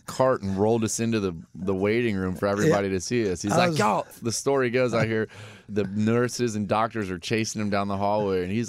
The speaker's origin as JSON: {"language": "English", "town": "Vero Beach", "region": "Florida", "country": "United States", "tie": "born or raised there", "also_born_or_lived": "Winter Haven", "said": "Yeah, that's where I was born in Winter Haven Hospital. Polk County, shout out. And I moved over to Vero Beach, Florida at a young age."}